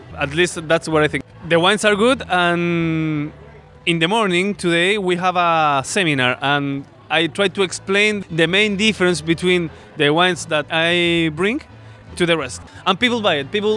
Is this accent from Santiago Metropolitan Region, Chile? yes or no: yes; Santiago, Santiago Metropolitan Region, Chile; English is a second language; No, actually, I'm from Santiago